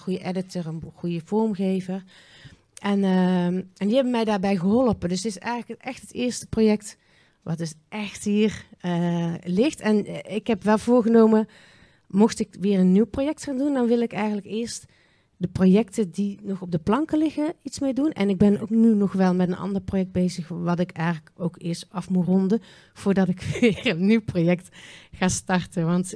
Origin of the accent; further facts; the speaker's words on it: southern Netherlands, Netherlands; accent: soft G; en dan begon ik natuurlijk gewoon met mijn zachte G te praten.